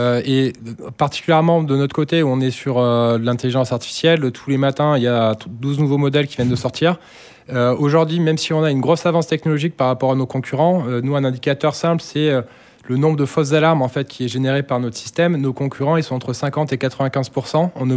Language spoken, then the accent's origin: French; France; Donc, en fait, systématiquement, on a toujours ce réflexe quand on est français d'être un peu trop ingénieur, de penser produit avant d'aller au marché.